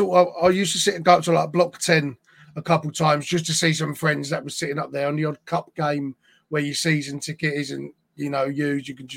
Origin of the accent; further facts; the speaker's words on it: Mottingham, London, United Kingdom; But my mum was born and bred in Deptford, you know. I lived in Mottingham for majority of my life.